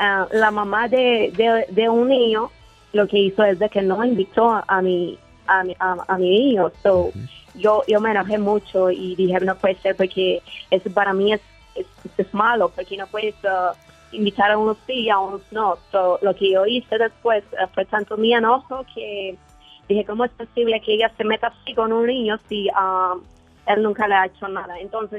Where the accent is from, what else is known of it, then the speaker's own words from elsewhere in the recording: Guanajuato, Mexico; now in United States; De Guanajuato.